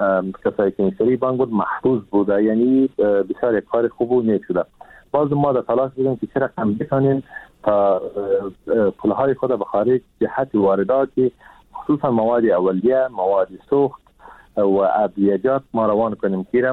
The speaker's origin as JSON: {"language": "Persian", "country": "Afghanistan", "said": "ما هم از افغانستان هستم"}